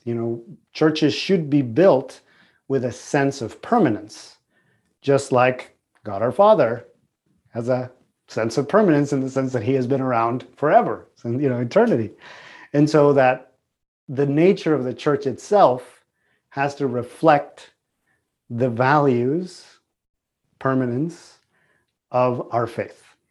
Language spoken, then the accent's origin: English; Mexico; English is a second language; moved away; So I am originally from Mexico, grew up in Mexico. I've spent quite a bit of time there, although I've been living here 20 years. But I used to visit all the time.